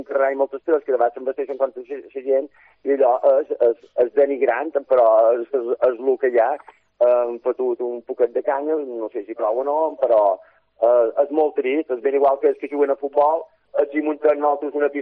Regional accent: Ciutadella, Balearic Islands, Spain; fa molts anys que vinc a Ferreries, 40, 50, bé, 40 i pico, però jo som de Ciudadella.

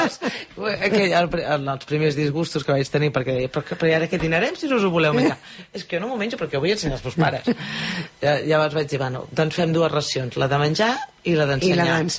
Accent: Granollers, Catalonia, Spain; Soc filla d'allà, sí. Vaig néixer a la Fonda, sí, sí.

